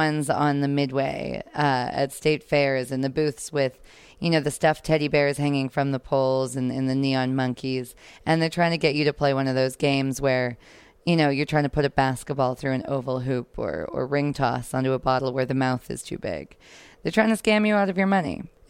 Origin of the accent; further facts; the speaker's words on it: Canada; although I'm from Canada, so it was not state fair.